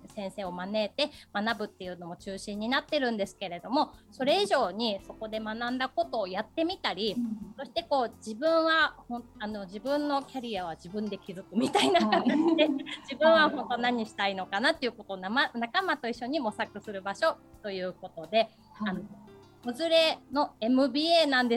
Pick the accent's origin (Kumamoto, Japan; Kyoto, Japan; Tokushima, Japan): Kyoto, Japan; also born or lived in Tokyo; もともと私京都出身でして、今も京都におります。 であの京都出身で最初あの任天堂に就職したんですが、その後ずっと東京や海外で仕事をしておりました。